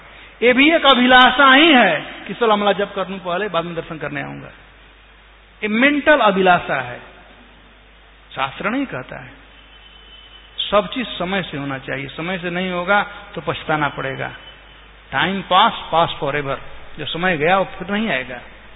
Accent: Bihar, India; ये हमारे यहाँ बिहार में कहावत है

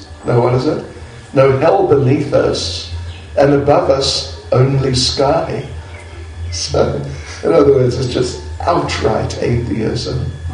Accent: New Zealand; New Zealand. I'm from New Zealand.

